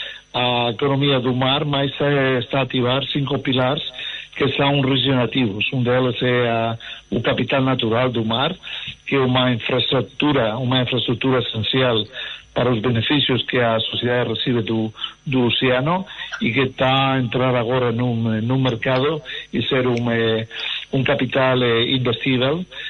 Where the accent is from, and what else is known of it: Spain; born or raised there; Portuguese is a second language; also born or lived in Lisbon